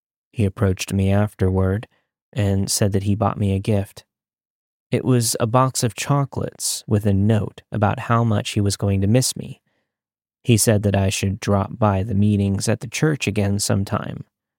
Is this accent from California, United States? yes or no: yes; Los Angeles, California, United States; I grew up in Los Angeles, but not the touristy part. My neighborhood had liquor stores every few blocks and corner shops with thick plexiglass windows.